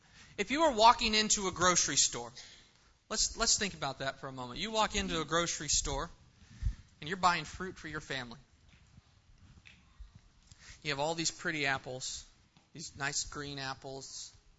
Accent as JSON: {"language": "English", "region": "California", "country": "United States", "said": "I'm a Californian, avocados, you know, I can eat those things raw."}